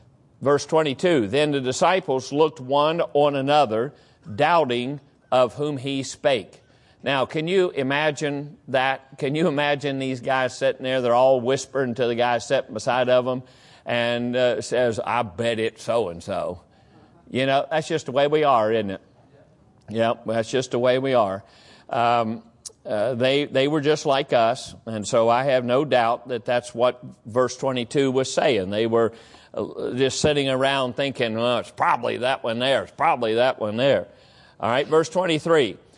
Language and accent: English; West Virginia, United States; I grew up down in West Virginia, and my grandfather always had beehives and always had fresh honey.